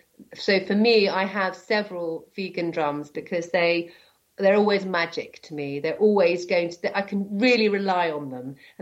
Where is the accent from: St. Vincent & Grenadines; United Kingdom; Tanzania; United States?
United Kingdom; Scotland; And I'm saying that from Scotland, and Scotland is damp. I'm often if I'm outside, it's damp and it's rainy. I live by the sea, so there's a sea air